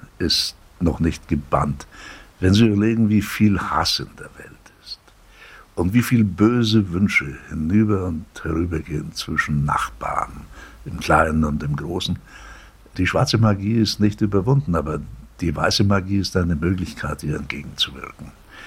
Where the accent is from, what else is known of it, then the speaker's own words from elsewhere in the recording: Liberec, Liberec Region, Czechia; ich bin auf jeden Fall Deutscher. Ich bin ein Deutscher aus Böhmen. Und ich würde am liebsten sagen, ich sei Deutsch-Böhme.